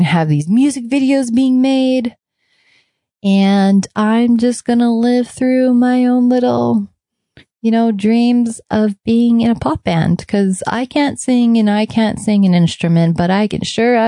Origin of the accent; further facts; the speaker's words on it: Hawaii, United States; also born or lived in Los Angeles; one of the places that I lived growing up outside of Hawaii was actually LA.